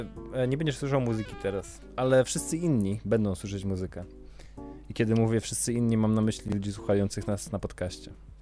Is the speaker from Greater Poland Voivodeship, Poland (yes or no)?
no; Szczecin, West Pomeranian Voivodeship, Poland; jesteśmy ze Szczecina, a Szczecin to jest miasto, które jest chyba 50 km od granicy z Niemcami.